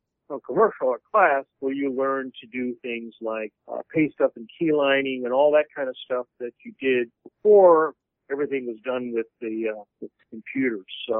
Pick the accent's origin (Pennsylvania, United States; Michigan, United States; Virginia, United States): Michigan, United States; Detroit; also born or lived in Ann Arbor; But anyway, I always loved comics and kid. When we moved from Detroit to Ann Arbor, there was a comic store called the Eye of Agamotto